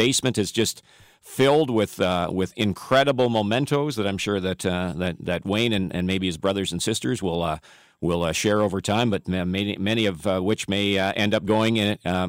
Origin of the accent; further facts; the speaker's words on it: Ontario, Canada; I went to school in Hamilton. I grew up near London